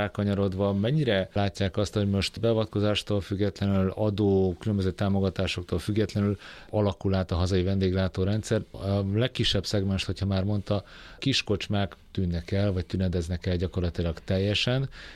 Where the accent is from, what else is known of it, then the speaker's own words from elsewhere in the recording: Budapest, Hungary; legalábbis budapestiként így érzékeli az ember